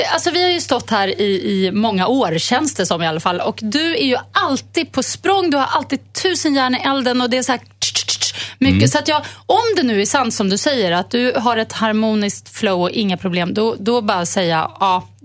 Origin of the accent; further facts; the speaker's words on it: Västerås, Västmanland County, Sweden; Jag kommer från Västerås.